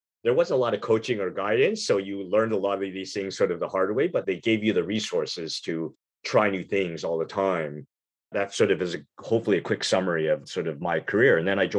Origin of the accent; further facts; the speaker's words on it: Canada; also born or lived in Taiwan / Europe; So, you know, immigrant kid, so I grew up in Canada and so was pretty international